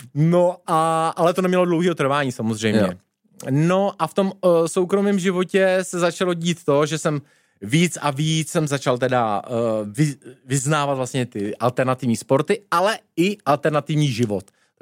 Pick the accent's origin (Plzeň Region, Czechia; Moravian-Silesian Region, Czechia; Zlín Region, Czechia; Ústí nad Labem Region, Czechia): Ústí nad Labem Region, Czechia; Teplice; sklářský učňák u nás v Teplicích, rodnejch.